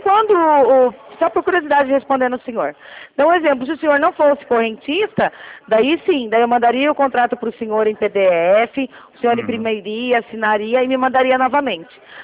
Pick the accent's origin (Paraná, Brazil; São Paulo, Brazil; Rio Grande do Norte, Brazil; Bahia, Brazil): São Paulo, Brazil; Rio Claro; eu sou de Rio Claro, São Paulo.